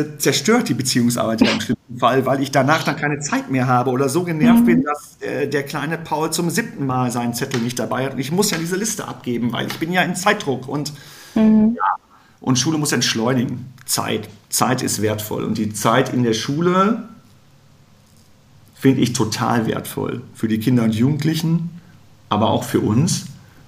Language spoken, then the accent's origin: German; Soest, North Rhine-Westphalia, Germany; Also ich bin in der Kreisstadt in Soest groß geworden